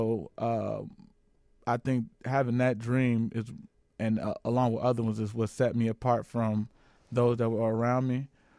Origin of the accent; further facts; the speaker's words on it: Chicago, Illinois, United States; also born or lived in University Park; I'm from Chicago originally, but I started off young in University Park, Illinois.